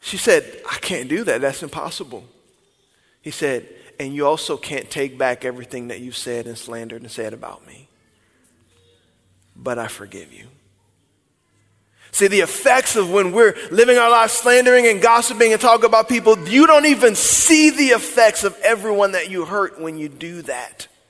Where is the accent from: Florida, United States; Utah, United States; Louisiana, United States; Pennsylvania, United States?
Louisiana, United States; See, just because I'm Cajun. We get drunk. That's what we do.